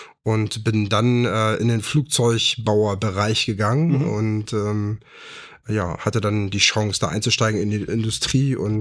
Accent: Wilhelmsburg, Hamburg, Germany; weil ich komme ja auch aus Wilhelmsburg.

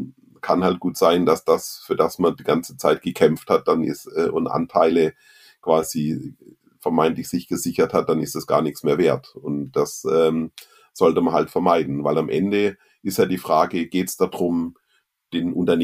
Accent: Ettlingen, Baden-Württemberg, Germany; Meine Heimatstadt ist ja sozusagen Ettlingen

